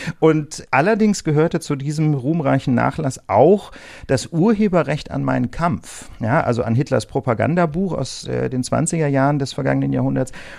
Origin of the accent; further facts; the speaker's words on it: Osnabrück, Lower Saxony, Germany; Ich komme zum Glück aus Osnabrück. Ja, das kann ich also auch für mich in Anspruch nehmen. Und habe dann, weil es so schön war, dort auch erstmal zwei Semester studiert.